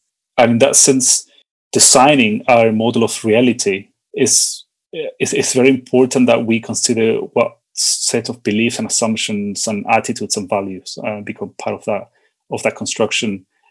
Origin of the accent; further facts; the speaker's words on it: Santiago, Santiago Metropolitan Region, Chile; English is a second language; One of the things that I learned from growing up in Santiago